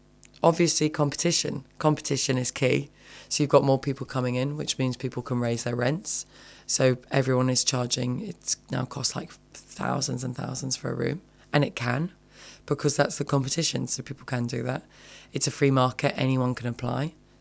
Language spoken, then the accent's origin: English; London, United Kingdom; I was born and raised in London. Like, I've known it since I was a kid. My family are all from London.